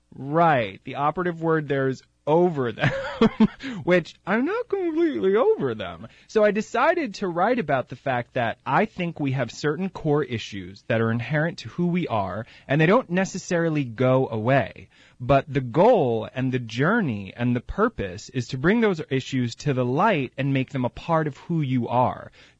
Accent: New York, United States; now in Los Angeles, United States; And why do I say scorcher like a New Yorker? Because I grew up on Long Island, and I'm headed back there on Saturday.

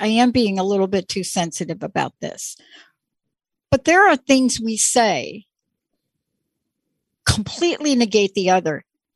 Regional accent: East Coast, United States; I am very blessed that I grew up on the East Coast.

